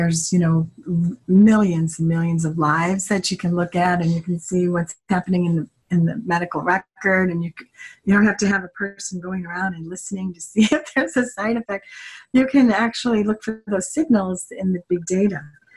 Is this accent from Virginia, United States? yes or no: no; St. Louis, Missouri, United States; And she knew that I was from St. Louis, and Washington University was one of the five sites. So I was home for a visit in the summer